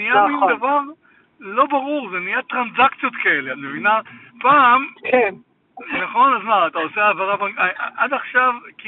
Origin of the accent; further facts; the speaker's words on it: United States; כי אנחנו אמריקאים.